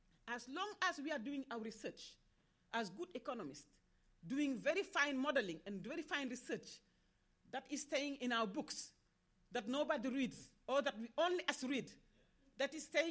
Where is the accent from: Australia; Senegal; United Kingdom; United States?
Senegal; Dakar; I was born in the north of Senegal, on the bank of the Senegal River. And I grew up in Dakar.